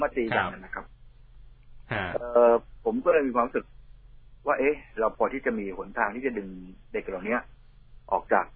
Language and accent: Thai; Bangkok, Thailand; ผมเกิดที่นี่นะครับผมเป็นเด็กที่ชุมชนนี